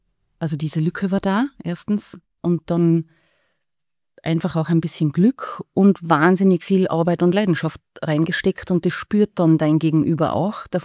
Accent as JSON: {"language": "German", "region": "Tyrol", "country": "Austria", "said": "wo man noch nicht wirklich von einer Startup-Szene gesprochen hat bei uns in Tirol oder auch in Österreich."}